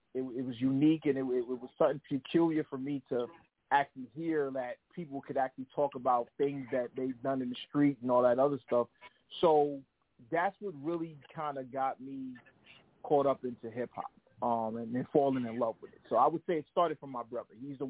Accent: Brooklyn, New York, United States; So I am from the East New York section of Brooklyn, New York

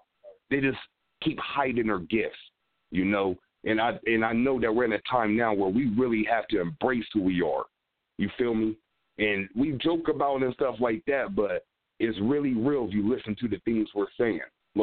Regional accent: Cincinnati, Ohio, United States; I grew up in Cincinnati. I'm the biggest city.

